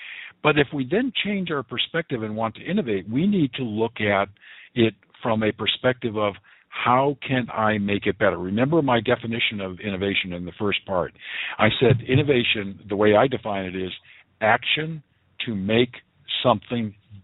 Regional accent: Boston, Massachusetts, United States; I grew up in the Boston area and Walden Pond and all of that.

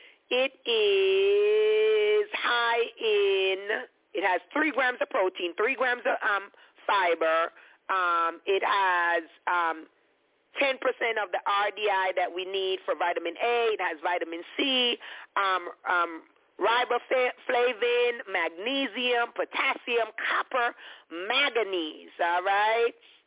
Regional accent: Jamaica; However, growing up in Jamaica

